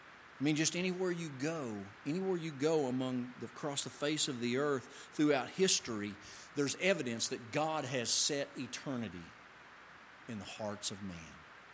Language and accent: English; Oklahoma, United States; I think I've said Shema in the past because I'm from Oklahoma.